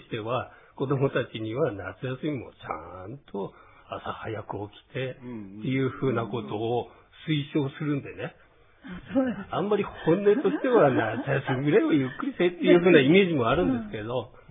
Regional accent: Asahikawa, Hokkaido, Japan; 自分は旭川なんですけど、旭川の夏半端なく暑いんで

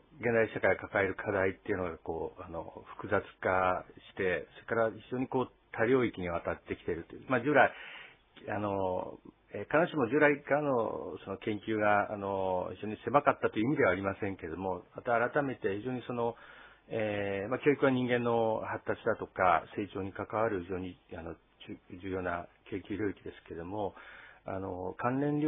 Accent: Kagoshima, Japan; moved away as an adult; also born or lived in Nagoya; 出身は鹿児島です。高校まで鹿児島におりまして、大学から名古屋の方に行きました。

